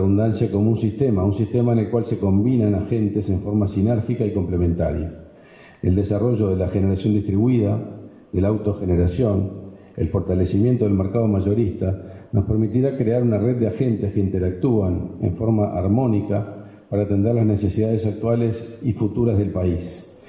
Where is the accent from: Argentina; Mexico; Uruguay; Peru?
Uruguay; Y como uruguayos podemos sentirnos orgullosos